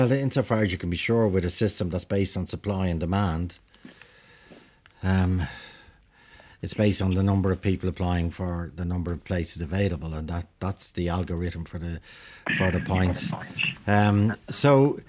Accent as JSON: {"language": "English", "town": "Dublin", "region": "Leinster", "country": "Ireland", "tie": "born or raised there", "said": "I know when I was growing up in Ballyfermot"}